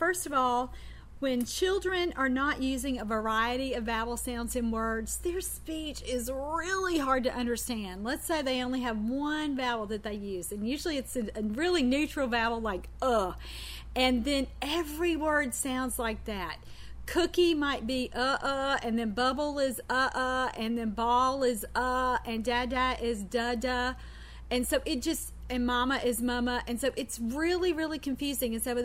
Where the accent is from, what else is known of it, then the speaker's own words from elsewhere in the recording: Deep South, United States; vowels are what let you know that I'm from the Deep South.